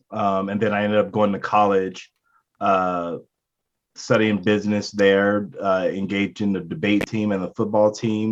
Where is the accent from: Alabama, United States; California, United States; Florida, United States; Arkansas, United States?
California, United States; Los Angeles; born there; I was born in Los Angeles in Martin Luther King Jr. Hospital.